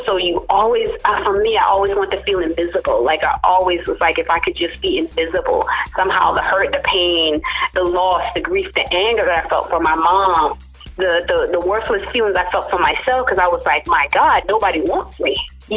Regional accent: Charleston, South Carolina, United States; accent: Gullah; I grew up in foster care in the state of South Carolina, and I'm a Southern girl, born and raised in the South. Can't imagine living any place else. So if you hear a little twang in my voice, I'm from Charleston. It's called Gullah.

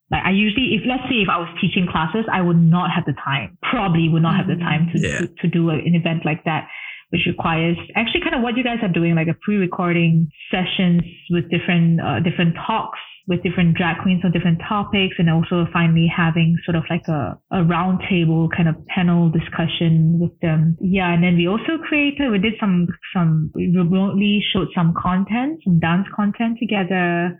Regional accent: Malaysia; And it's like, I guess being like a Malaysian, it's something that is a little bit frowned upon.

